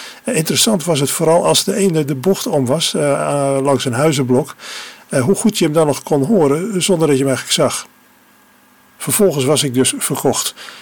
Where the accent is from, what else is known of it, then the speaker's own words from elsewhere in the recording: Dordrecht, South Holland, Netherlands; zwierven wij door de wijk in Dordrecht, Wielwijk, waar ik ben opgegroeid.